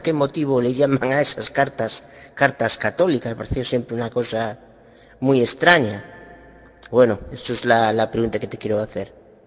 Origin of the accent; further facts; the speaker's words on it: Galicia, Spain; de Galicia, España.